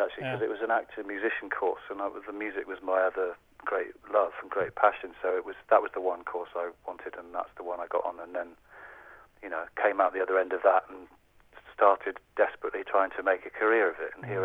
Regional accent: South West England, United Kingdom; when I was very small, I grew up in Somerset

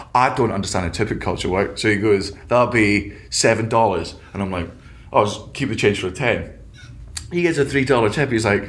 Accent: Scotland, United Kingdom; The great part about for me, as a Scottish person, one of the great things I like about Scotland is education's free.

